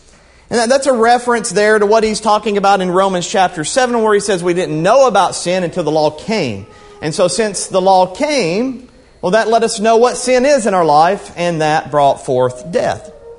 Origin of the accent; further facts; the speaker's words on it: Columbia, Tennessee, United States; I'm originally from Columbia, Tennessee, so I'm a Middle Tennessee folk.